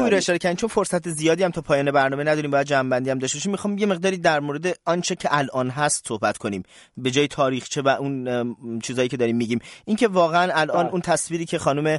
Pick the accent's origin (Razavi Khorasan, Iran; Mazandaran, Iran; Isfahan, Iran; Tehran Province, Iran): Tehran Province, Iran; Tehran; born there; پدر من هم متولد کرمانشاه من خودم متولد تهرانم